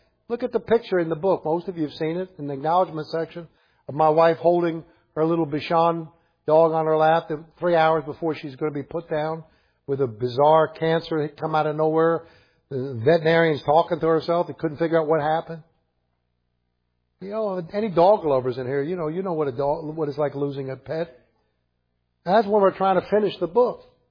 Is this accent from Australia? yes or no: no; Ireland; I mean, I'm an Irishman.